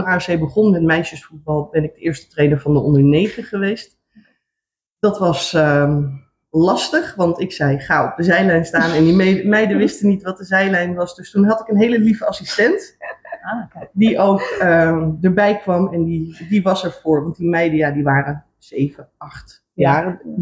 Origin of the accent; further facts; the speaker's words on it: Amsterdam, North Holland, Netherlands; want wij komen uit Amsterdam.